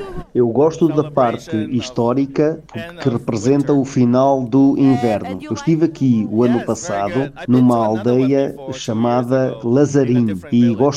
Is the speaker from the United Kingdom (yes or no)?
yes; England, United Kingdom; now in Portugal; Eu vim de Inglaterra, experimentei o carnaval noutras regiões de Portugal